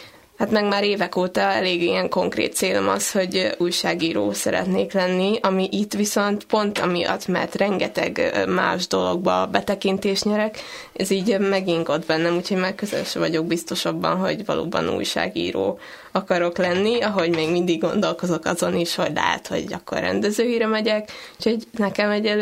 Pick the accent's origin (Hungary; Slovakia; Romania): Hungary; Békéscsaba, Békés; now in Budapest, Hungary; én Békés Csabáról jöttem, ahol csak egy színház